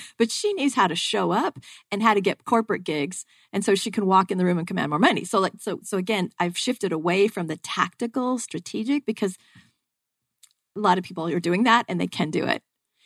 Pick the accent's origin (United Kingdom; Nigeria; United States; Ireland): Ireland; Like I'm Irish and I brought in struggle. You know, we had the potato famine.